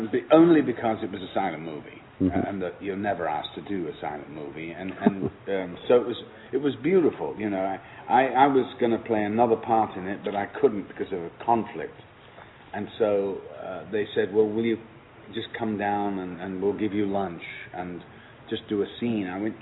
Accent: England, United Kingdom; I'm from England, so things in England are a little more measured and a little more relaxed, you know.

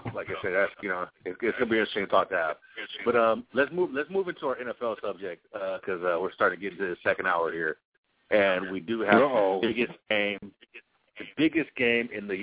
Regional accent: Oakland, California, United States; when I was a kid growing up in Oakland, you know, we had the Bash Brothers there

